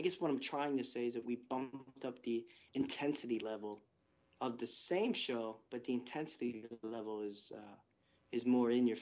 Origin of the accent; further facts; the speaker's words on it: Chicago, Illinois, United States; and then I'm originally from Chicago, so there's a lot of theater and improv in Chicago.